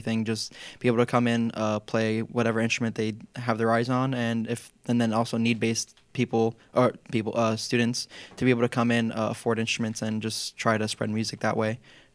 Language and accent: English; Naples, Florida, United States; just people in the area because I'm from Naples.